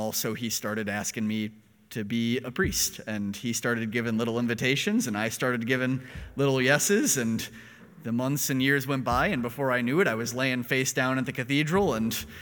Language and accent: English; St. Louis, Missouri, United States; I grew up in St. Louis, so Father Andrew and I actually grew up about 15, 20 minutes away from each other in South St. Louis County.